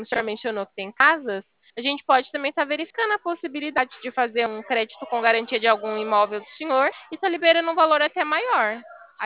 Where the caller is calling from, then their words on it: São Paulo, Brazil; Eu falo do estado de São Paulo.